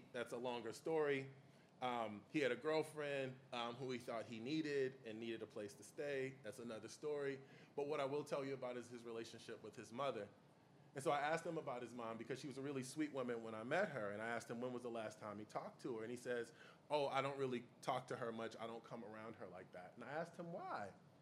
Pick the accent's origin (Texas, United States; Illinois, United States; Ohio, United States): Illinois, United States; Chicago; In part because I'm from Chicago, and if you compliment me too much, I get a little edgy.